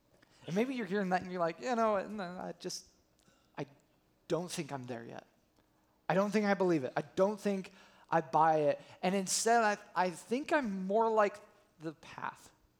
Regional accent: Colorado, United States; But growing up in Colorado, there was wheat fields everywhere, like all over the place.

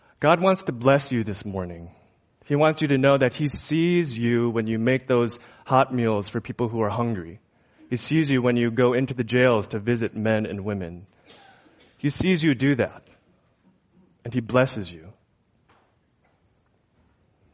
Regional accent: Chicago, Illinois, United States; I was born and raised in Chicago, just outside Chicago, and I was pretty active as a kid.

